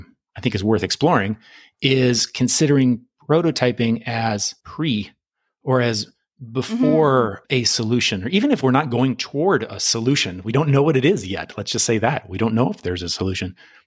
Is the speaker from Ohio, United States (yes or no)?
no; Tucson, Arizona, United States; I grew up in Tucson, Arizona, in the Southwest in the U.S. It was pretty, it's not rural. That's a little bit exaggerated, but we lived in kind of a deserty area.